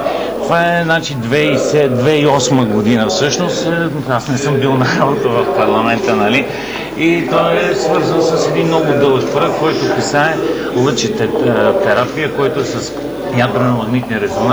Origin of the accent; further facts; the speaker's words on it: Panagyurishte, Pazardzhik Province, Bulgaria; и това е в моя роден град, нали, става въпрос за Панагюрище.